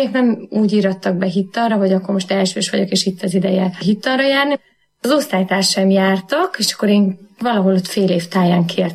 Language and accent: Hungarian; Subotica, Vojvodina, Serbia; szabadkai vagyok